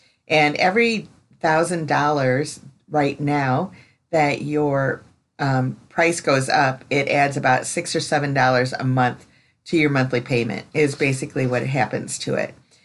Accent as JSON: {"language": "English", "town": "Chicago", "region": "Illinois", "country": "United States", "moved": "as an adult", "lives_now": "Florida, United States", "said": "I mean, I came from Chicago, you know, 20 some years ago, and that kind of stuff."}